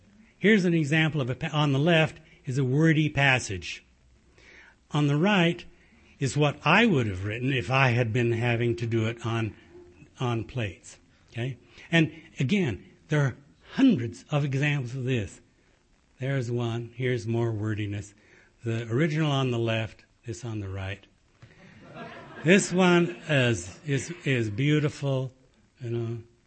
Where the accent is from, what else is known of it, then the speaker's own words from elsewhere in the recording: Dixonville, Oregon, United States; I mean, I say I'm from Roseburg. I'm not from Roseburg. I'm from Dixonville, which is 5 miles outside of Roseburg.